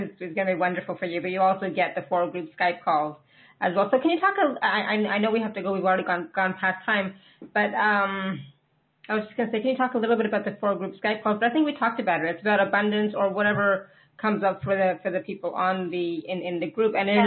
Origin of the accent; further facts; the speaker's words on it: Canada; I'm soon leaving Canada, right? So, but I'm always going to be Canadian.